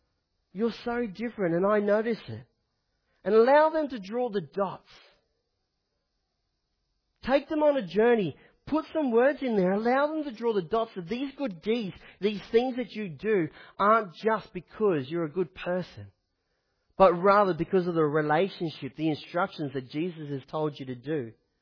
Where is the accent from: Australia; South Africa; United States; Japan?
Australia; Queensland; I'm from the Sunshine Coast. I'm from the Sunshine Coast and there's no way. I came here to go and do university.